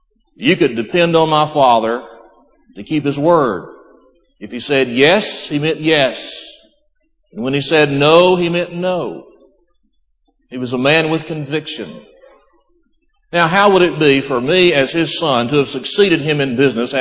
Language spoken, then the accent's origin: English; Florala, Alabama, United States; Where I grew up in Florella, Alabama, the name Jackson is an honorable name.